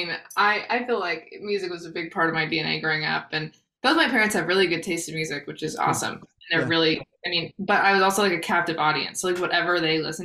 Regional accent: Texas, United States; So I grew up in West Texas, like in the middle of nowhere, literally. Like my hometown has 18 people in it.

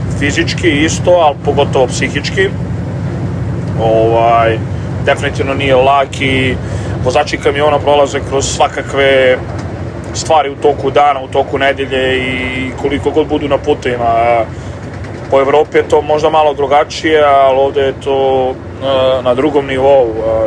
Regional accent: Smederevo, Šumadija and Western Serbia, Serbia; now in United States; ja dolazim iz Smedereva i trenutno živim u Americi

